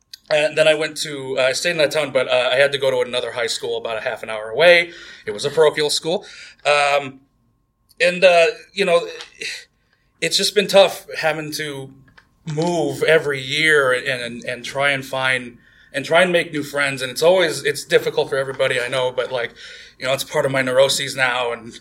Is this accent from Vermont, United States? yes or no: no; Lincoln, Missouri, United States; also born or lived in Seoul, South Korea / Nebraska; So I was born in Seoul, South Korea. I was adopted by two white folks in Nebraska. Once they divorced, my mom eventually got custody of me and my sister, and she took us to a very small town in Missouri of about 800 people called Lincoln, Missouri.